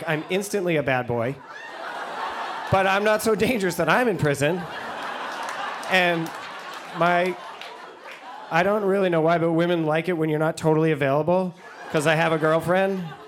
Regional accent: Vermont, United States; I'm from Vermont.

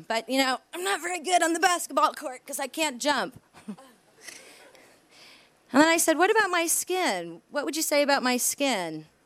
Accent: Fairfield, Connecticut, United States; born there; I was born in Fairfield, Connecticut, which is like the land of wasps.

